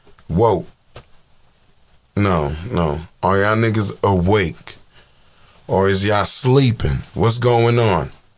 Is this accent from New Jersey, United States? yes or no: yes; Newark, New Jersey, United States; I'm from Newark. I was born in Newark.